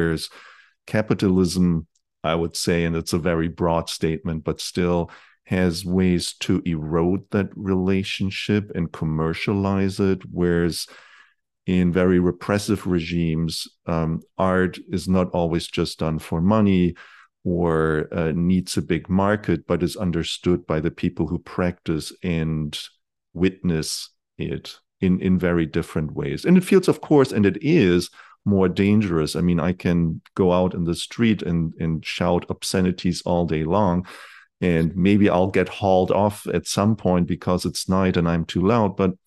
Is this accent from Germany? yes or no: yes; Germany; also born or lived in Berlin; Yeah, so I grew up in West Germany, but I lived in Berlin for a long time